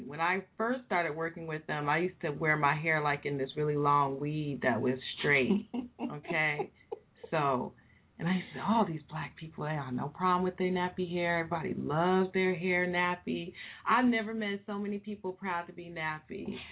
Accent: Hermosa Beach, California, United States; also born or lived in Compton; So, yeah, I grew up in Hermosa Beach and in Compton. And, you know, those are two opposite ends of the spectrum for people who know Los Angeles.

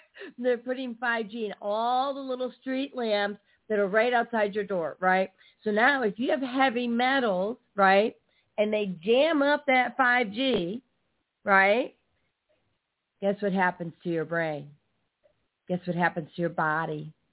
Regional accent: Barrington, Illinois, United States; and I grew up in Barrington, Illinois, and my father had these mulberry trees, right, planted in front.

